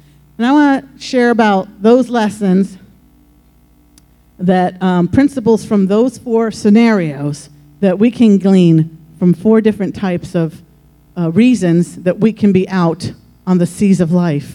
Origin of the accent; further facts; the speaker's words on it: New Jersey, United States; I grew up in New Jersey